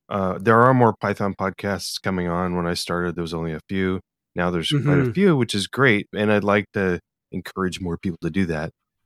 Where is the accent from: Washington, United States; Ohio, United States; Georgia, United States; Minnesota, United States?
Washington, United States; I grew up in Eastern Washington and all the rich kids, so I was not one of the rich kids